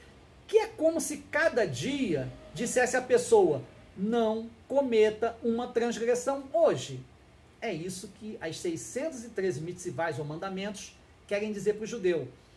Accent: Rio de Janeiro, Brazil; eu sou mineiro do Rio de Janeiro, ai! Sou mineiro do Rio de Janeiro, nascido e criado no Rio.

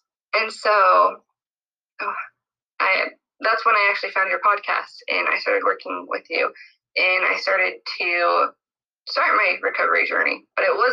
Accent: Utah, United States; now in California, United States; I'm from Utah. I live in California.

